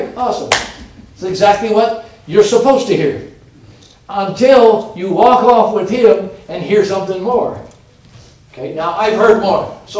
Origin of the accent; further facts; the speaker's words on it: Wisconsin, United States; I don't know how many rocks you got in Kansas, but I grew up in Wisconsin. And where I grew up, we had a rock farm.